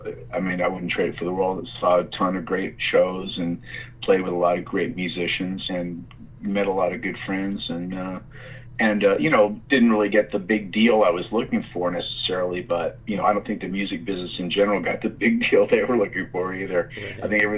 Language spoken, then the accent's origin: English; Seattle, Washington, United States; moved away as an adult; also born or lived in New York City; We moved out here when I was a real small boy, just as I was entering into, school. And I grew up in the Seattle area and went through, through high school in the Seattle area.